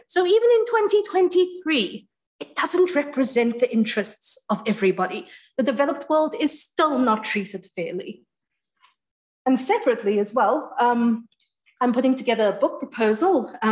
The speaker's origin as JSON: {"language": "English", "country": "South Africa", "said": "I am from South Africa. I know that I pull off the British accent superbly, but surprise to everybody, I'm not."}